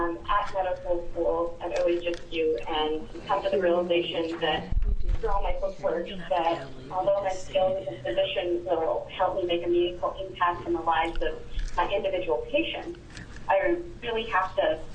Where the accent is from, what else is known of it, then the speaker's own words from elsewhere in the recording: Roseburg, Oregon, United States; also born or lived in India; I'm actually from Roseburg, but I was born in India and grew up in the U.S. as a socioeconomically disadvantaged minority